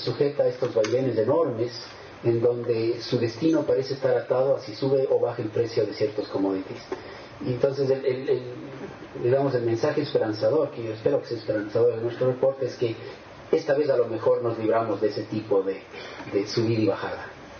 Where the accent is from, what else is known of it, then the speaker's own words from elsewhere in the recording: Ecuador; Yo vengo del Ecuador y dividimos la historia de nuestro país en la época del cacao, en la época del banano, en la época del petróleo.